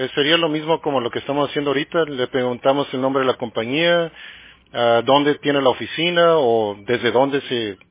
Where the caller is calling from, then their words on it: Arizona, United States; Yo, de Arizona.